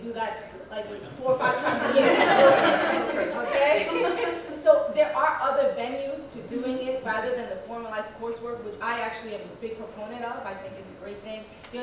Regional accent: Rockville, Maryland, United States; from Rockville, Maryland, HRSA.

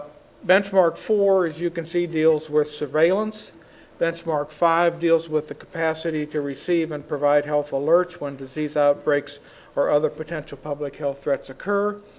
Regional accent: Arkansas, United States; I'm from Arkansas, I've learned to say that without thinking

